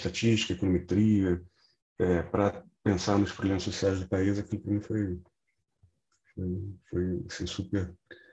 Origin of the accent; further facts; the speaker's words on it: Rio de Janeiro, Brazil; moved away as an adult; sou carioca, saí do Rio, fui para a Unicamp fazer engenharia química.